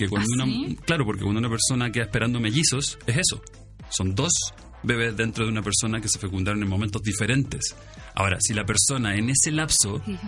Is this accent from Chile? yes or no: yes; Chile; also born or lived in New York / Los Angeles; now in Mexico; Yo me fui hace 14 años de Chile y viví aquí. Cuando me fui de Chile, al primer lugar que me vine fue aquí a México en el 2007.